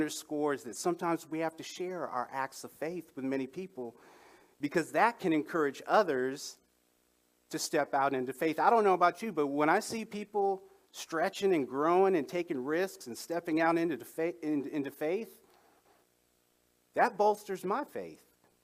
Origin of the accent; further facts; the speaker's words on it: Los Angeles, California, United States; moved away as an adult; also born or lived in Kansas City; I was born in Kansas City, Missouri, but I was raised most of my life in Southern California, Los Angeles area. And I came here in 2008.